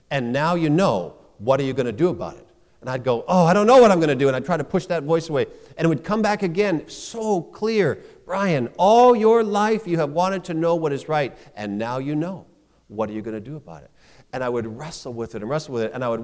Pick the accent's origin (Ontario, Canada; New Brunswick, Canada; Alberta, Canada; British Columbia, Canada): British Columbia, Canada; Mission; in my hometown of Mission, British Columbia